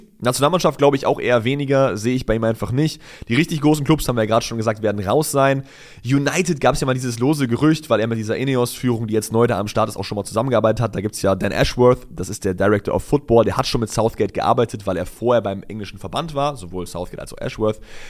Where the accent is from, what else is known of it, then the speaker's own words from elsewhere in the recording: Cologne, North Rhine-Westphalia, Germany; ich komme halt aus Köln.